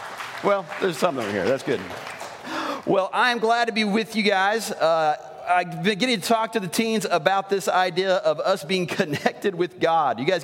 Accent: Ruidoso, New Mexico, United States; I am from Ruidoso, New Mexico.

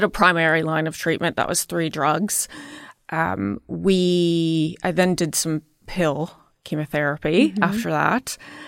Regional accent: England, United Kingdom; accent: English; now in United States; And I still have, yes, some of my accent. But everyone in America will say that I sound English.

